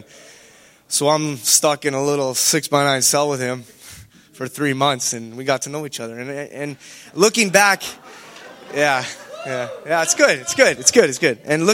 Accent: Regina, Saskatchewan, Canada; I'm 26 years old. I'm from Regina, Saskatchewan. I grew up fatherless.

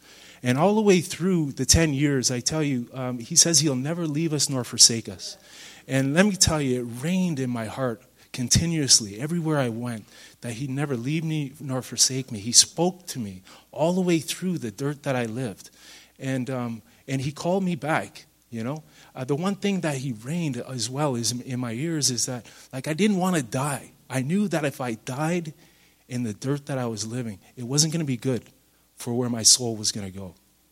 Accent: Ontario, Canada; I'm from Ontario, and I went to Bible college there

